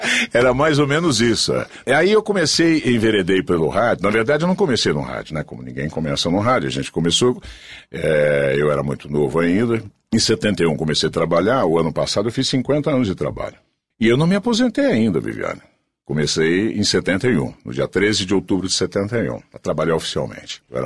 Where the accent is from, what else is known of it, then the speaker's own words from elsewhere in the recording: São Paulo, Brazil; born there; Eu nasci em São Paulo.